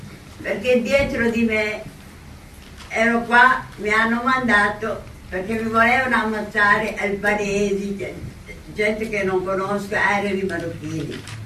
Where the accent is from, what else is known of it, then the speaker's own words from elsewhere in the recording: Somalia; Italian is a second language; Io sono una somala. Ho studiato l'italiano da noi, siccome eravamo colonia italiana. … E sono comunista.